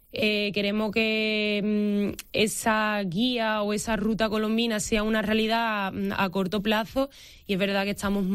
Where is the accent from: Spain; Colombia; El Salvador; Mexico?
Spain; Palos de la Frontera, Andalusia; los que somos de Palos, los palermos, siempre decimos a los visitantes